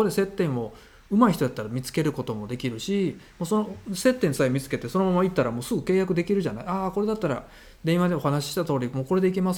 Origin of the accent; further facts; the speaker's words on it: Kansai, Japan; accent: Kansai; 僕結構標準語で喋ってるんですけどって言ってあんた関西弁やからとか言って言われるわけよ